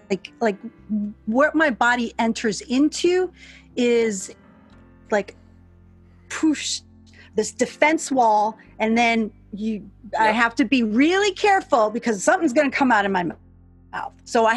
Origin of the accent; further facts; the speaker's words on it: New York, United States; I don't know if it was growing up in New York and then being in the military, but I've been insulted a lot, you know, because New Yorkers, they like to name call and label.